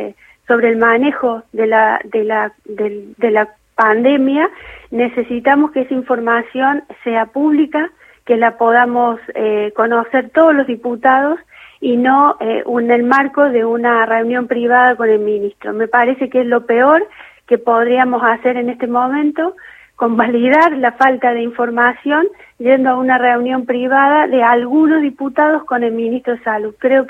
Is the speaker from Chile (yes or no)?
no; Córdoba, Argentina; Soy de Córdoba.